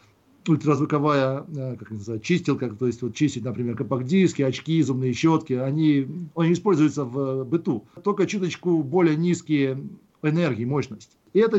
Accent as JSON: {"language": "Russian", "town": "Kharkiv", "region": "Kharkiv Oblast", "country": "Ukraine", "tie": "born or raised there", "said": "я из Харькова родом, из семьи военнослужащего, мы часто переезжали. То есть, но большую жизнь прожил в Харькове, большую часть своей жизни прожил в Харькове, ну, либо, как скажем так, вырос, и считаю себя харьковчанином."}